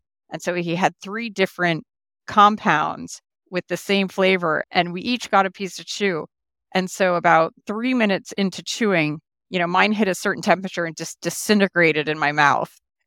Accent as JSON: {"language": "English", "town": "Bernardsville", "region": "New Jersey", "country": "United States", "tie": "born or raised there", "said": "So I grew up in Bernardsville, New Jersey. I was one of three girls, and my father was a chemist and became a perfumer."}